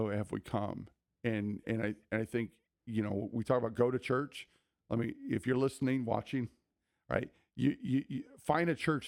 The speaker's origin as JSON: {"language": "English", "region": "Oregon", "country": "United States", "tie": "born or raised there", "said": "Growing up in Oregon, we weren't multicultural, multi-ethnic. I grew up in a little farming community."}